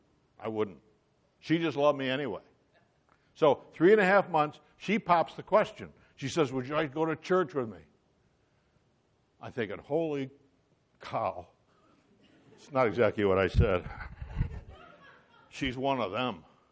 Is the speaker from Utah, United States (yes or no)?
no; Buffalo, New York, United States; I grew up in Buffalo.